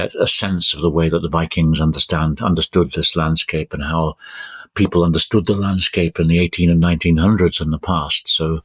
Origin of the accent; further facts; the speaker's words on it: Brighton, South East England, United Kingdom; When I grew up in Brighton, there was a place just up the road